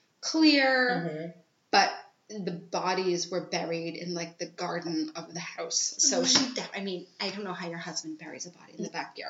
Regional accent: Cheltenham, South West England, United Kingdom; born there; I was born in Cheltenham.

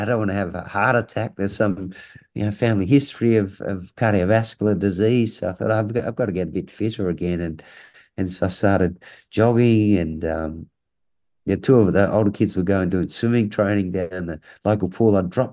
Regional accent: Launceston, Tasmania, Australia; born or raised there

